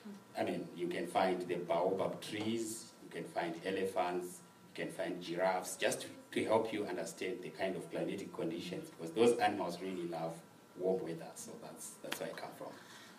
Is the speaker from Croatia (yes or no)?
no; Zimbabwe; Well, I am from Zimbabwe. So Zimbabwe is right down in southern Africa.